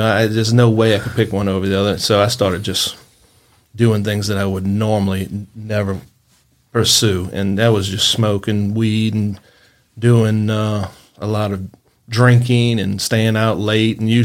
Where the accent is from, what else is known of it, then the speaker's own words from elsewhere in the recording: Metairie, Louisiana, United States; Okay, grew up, born in Metairie, lived there a few years.